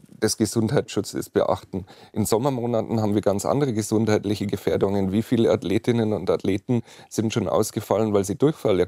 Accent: Bavaria, Germany; ich komme jetzt aus Bayern

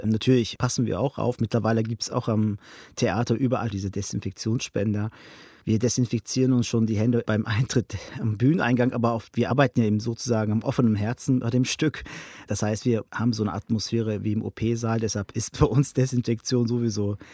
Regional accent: Beckum, North Rhine-Westphalia, Germany; born there; in meiner Stadt Beckum, wo ich geboren bin

